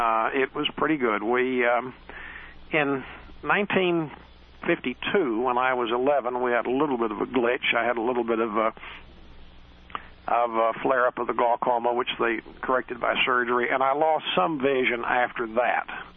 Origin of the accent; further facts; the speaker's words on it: Tyler, Texas, United States; Born in Tyler, Texas, Smith County, June 2nd, 1941. I grew up in Tyler